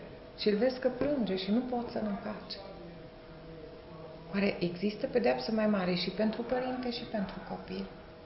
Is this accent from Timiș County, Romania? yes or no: yes; Ceacova, Timiș County, Romania; Sunt din Ceacova, localitate mare.